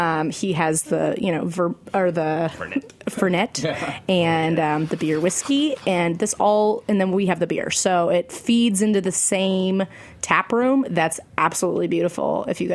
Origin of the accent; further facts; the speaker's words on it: California, United States; born there; I was born in California, so I have a lot of friends down south in San Diego